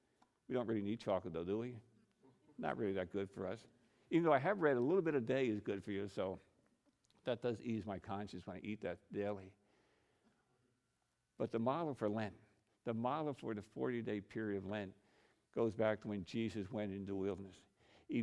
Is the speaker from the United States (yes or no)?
yes; Long Island, New York, United States; Now, I grew up in Long Island, New York. I grew up on the water, many trips to the ocean.